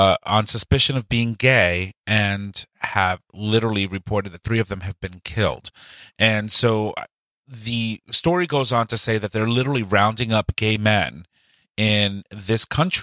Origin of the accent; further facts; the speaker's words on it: United States; And it makes me appreciate more the fact that I'm an American and that I live in America.